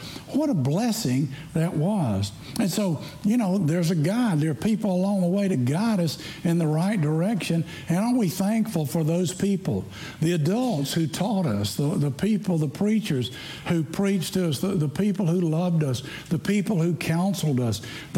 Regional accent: Tennessee, United States; also born or lived in Bowling Green, Kentucky; well, you can tell by my Wisconsin accent that I grew up in Tennessee. But I did spend some time in Kentucky. When I was a kid, we lived in Bowling Green for 4 years.

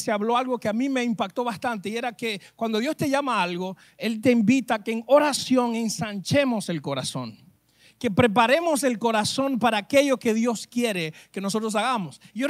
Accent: Dominican Republic; also born or lived in New Jersey; now in United States; porque nací en Nueva Jersey, pero me crié en República Dominicana.

